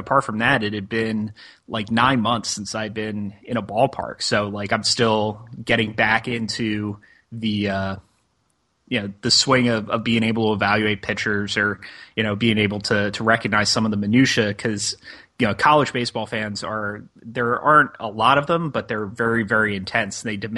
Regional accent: New Jersey, United States; I actually, even growing up in New Jersey, hockey was probably the number one sport in my town just because it's Flyers country.

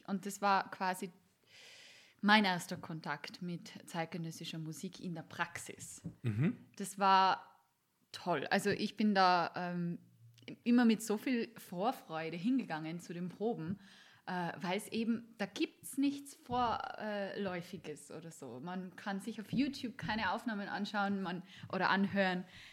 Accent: Tyrol, Austria; Ich bin Tirolerin und meine Familie ist eine halbe Stunde weg.

